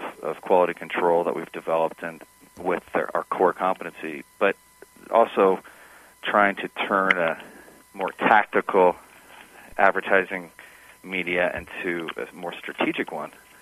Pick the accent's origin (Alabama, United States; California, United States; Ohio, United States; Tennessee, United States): Ohio, United States; Cincinnati; I was early in my career out of school in the Midwest. I'm originally from Cincinnati.